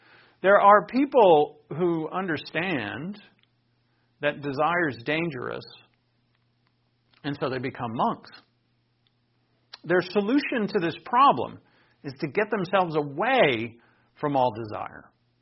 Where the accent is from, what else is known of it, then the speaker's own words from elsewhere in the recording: Northeast, United States; Where I grew up in the Northeast, that's where the Puritans landed.